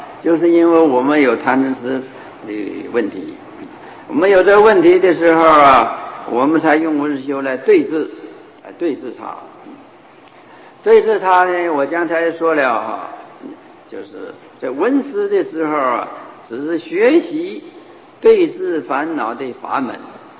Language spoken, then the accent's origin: Chinese; China; 那么他们是罗诃罗应该用我们中国人的这个伦理关系来说